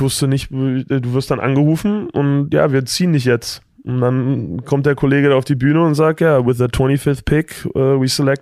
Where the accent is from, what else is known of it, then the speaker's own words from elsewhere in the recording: Berlin, Germany; ich war halt bei Alba Berlin, bin dann bei Alba Berlin aufgewachsen. Ich komme aus dem Berlin-Prenzlauer Berg.